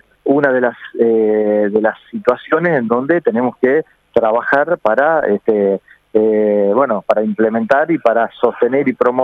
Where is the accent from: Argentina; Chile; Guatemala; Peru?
Argentina; En mi país en particular, en la Argentina